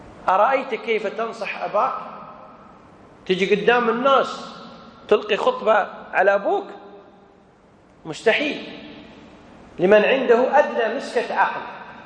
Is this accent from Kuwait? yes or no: yes; Kuwait; اللي هو ولي الأمر في البلد عندنا في الكويت